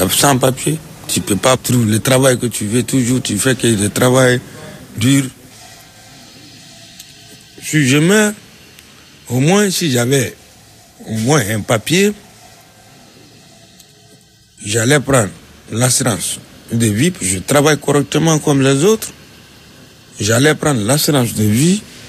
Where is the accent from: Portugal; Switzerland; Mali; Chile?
Mali; French is a second language; now in France; Moi, je suis malien. Ça fait 4 ans, moi, je suis en France.